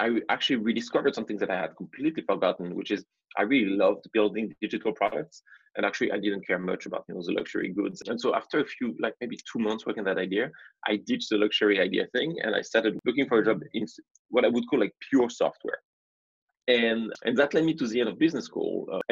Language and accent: English; France; moved away; founder of Bubble, originally from France, even though I left my home country 15 years ago now.